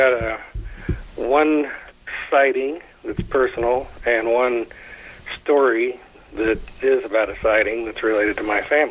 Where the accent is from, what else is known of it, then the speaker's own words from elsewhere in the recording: Paris, Illinois, United States; And it comes from my hometown in Paris, Illinois, which is in the middle of nowhere in central Illinois.